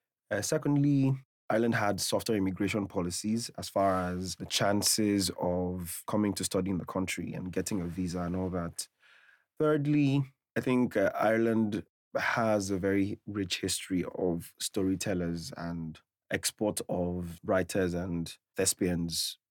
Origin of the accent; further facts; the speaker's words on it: Nigeria; moved away as an adult; now in Ireland; and I am from Nigeria, West Africa.